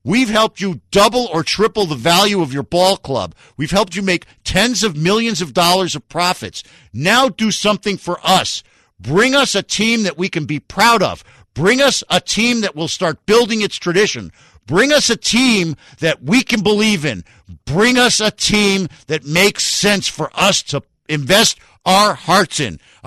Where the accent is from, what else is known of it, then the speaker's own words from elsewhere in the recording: Miami, Florida, United States; we're going to talk about what happened with my hometown baseball team, the Miami Marlins.